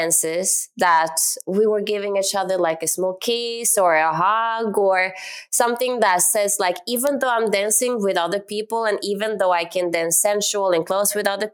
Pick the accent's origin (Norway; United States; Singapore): Norway; Like, I'm from Norway